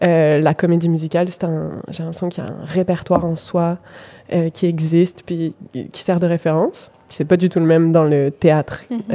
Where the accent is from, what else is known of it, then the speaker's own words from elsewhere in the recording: France; now in Montréal, Canada; Moi, je suis française, donc le bac français